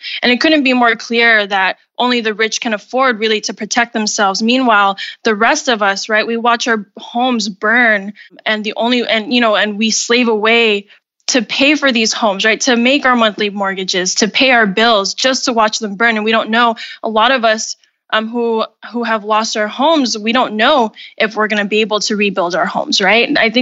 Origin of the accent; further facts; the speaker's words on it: San Francisco, California, United States; now in Los Angeles, United States; I've grown up in California all of my life. And so I grew up in San Francisco, but now I live in Los Angeles.